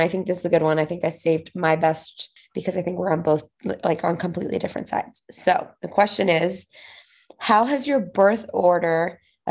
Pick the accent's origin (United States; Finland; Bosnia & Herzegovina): Bosnia & Herzegovina; you'll know that I'm from Bosnia, if not the first time.